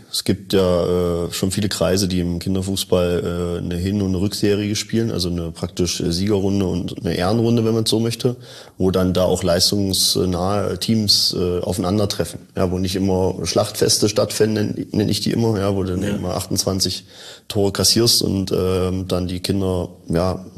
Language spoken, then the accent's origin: German; Saxony-Anhalt, Germany; Das ist ein anderer Menschenraum im Zusammenleben als das, wo ich herkomme, aus dem Salzlandkreis